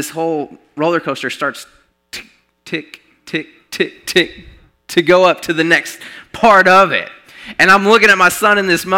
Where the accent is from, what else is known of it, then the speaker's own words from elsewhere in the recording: Arkansas, United States; I'm from Arkansas, y'all, cut me some slack.